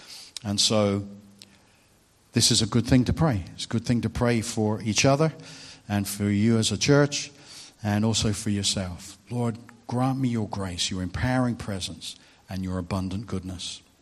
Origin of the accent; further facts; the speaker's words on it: England, United Kingdom; moved away as an adult; now in Australia; We've been here in Australia. You might be able to tell I'm English. We've been here since 2010. We moved over as a family at that point to pastor a church in the Shire.